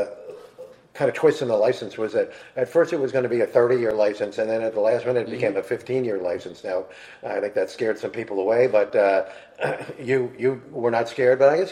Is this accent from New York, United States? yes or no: yes; New York, United States; when I grew up in New York, that was the mm-hmm. the big racetrack, even bigger than Belmont.